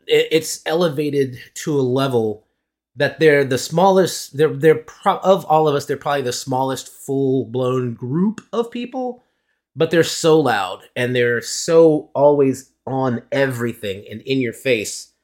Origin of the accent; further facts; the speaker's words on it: United States; because as an American, I've heard narratives spun about other countries and other peoples and other cultures